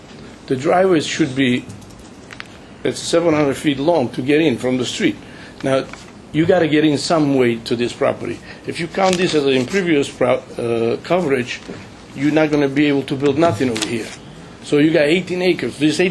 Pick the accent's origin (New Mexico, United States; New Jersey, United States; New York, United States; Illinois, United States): New Jersey, United States; Lodi; I'm from Lodi, New Jersey, and I'm in the process of buying a piece of lot in Long Valley